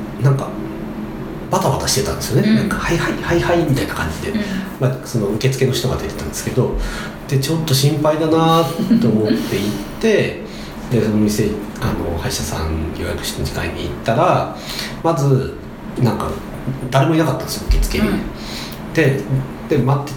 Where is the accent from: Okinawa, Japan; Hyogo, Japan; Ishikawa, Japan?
Ishikawa, Japan; now in Tokyo, Japan; もともと地元は僕石川県なんですけど、うん、石川県の時はなんか本当にもう地元でこうね